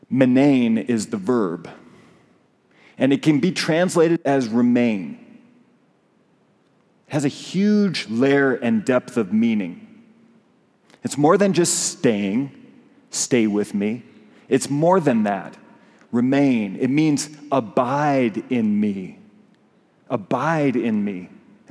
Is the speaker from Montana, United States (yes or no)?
yes; Montana, United States; And then it finally dawned on me that I'm from Montana.